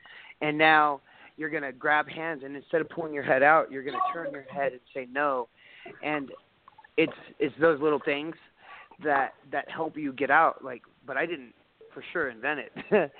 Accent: United States; Because I'm an American, I can do that.

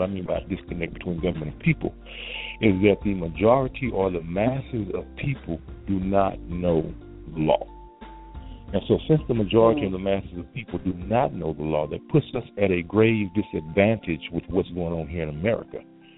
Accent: Houston, Texas, United States; Well, of course, I'm here from Houston, Texas, and I am a product of Houston's Fifth Ward community. And so growing up in the Fifth Ward, in an area of low income, poverty, things of that nature, you see a lot.

